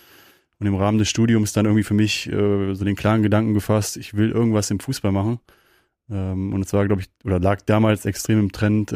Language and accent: German; Cologne, North Rhine-Westphalia, Germany; ist meine Heimat aufgewachsen, also geboren, aufgewachsen, groß geworden und da hängt mein Herz dann schon auch am schönen Rheinland. Wobei ich dann sagen muss, es gibt ja noch Parallelen zur Steiermark, so von der Kultur, von den Menschen, deswegen gibt es da ein paar Parallelen, aber dann doch ein Kölner durch und durch